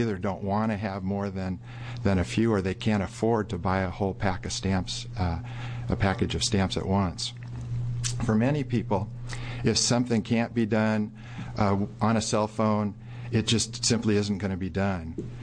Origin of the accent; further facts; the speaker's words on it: Salem, Oregon, United States; I'm from Salem, and I'm here to support Senate Bill 283